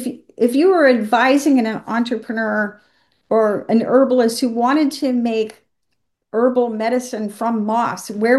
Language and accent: English; Georgia, United States; accent: American Southern; I'm laughing at my American accent, my Southern, the aflatoxin. Of course, I'm from Georgia, home of Jimmy Carter and the Peanuts.